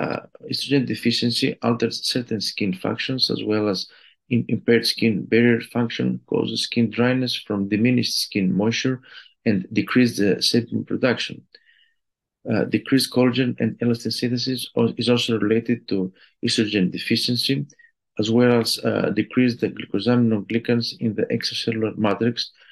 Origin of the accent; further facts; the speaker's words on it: Greece; I am an endocrinologist from Greece